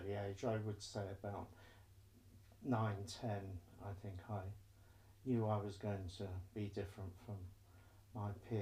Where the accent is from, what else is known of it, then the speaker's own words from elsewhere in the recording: Henley-on-Thames, South East England, United Kingdom; born there; Yes, I was born in Henley-on-Thames as a war victory baby in the middle of 1946.